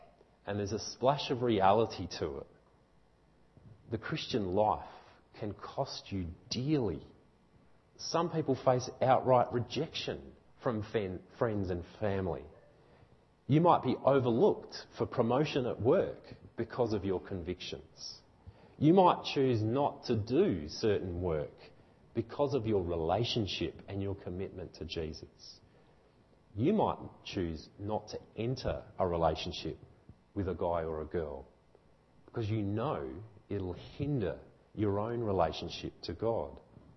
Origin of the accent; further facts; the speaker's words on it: Australia; I think generally, as an Australian, you have to do something to win that privilege.